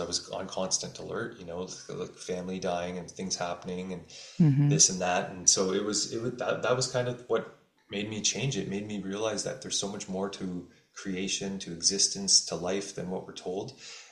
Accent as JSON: {"language": "English", "region": "Ontario", "country": "Canada", "tie": "born or raised there", "said": "growing up in Northern Ontario and like pretty small town and city"}